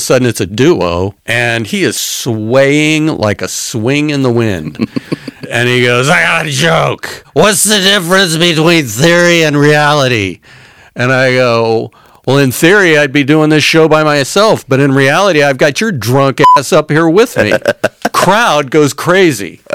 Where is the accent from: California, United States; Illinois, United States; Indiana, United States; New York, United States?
Indiana, United States; I'm from Indiana. We don't have an ocean here.